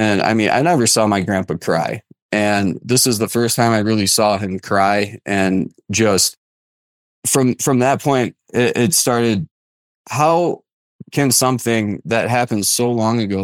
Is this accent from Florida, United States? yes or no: no; Wisconsin, United States; So I grew up in Wisconsin, which was about half an hour south of Green Bay.